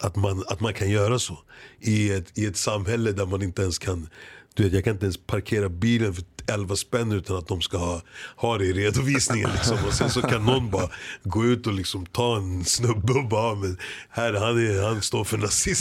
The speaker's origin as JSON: {"language": "Swedish", "country": "Kenya", "lives_now": "Sweden", "said": "kanske mer i Kenya faktiskt, för att så här, ta min erfarenhet från Sverige och liksom hjälpa mitt hemland."}